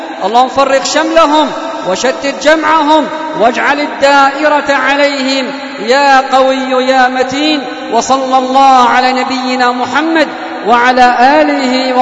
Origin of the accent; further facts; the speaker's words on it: Yemen; بلادنا اليمن